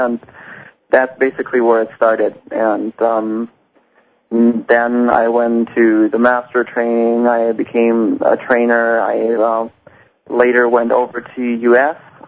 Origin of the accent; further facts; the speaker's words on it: Germany; originally I'm from Germany